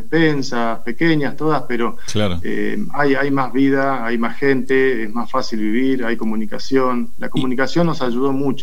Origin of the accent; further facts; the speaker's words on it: San Martín de los Andes, Neuquén, Argentina; also born or lived in La Plata; Yo soy de San Martín de los Andes, criado ahí. Me fui a estudiar a la ciudad de La Plata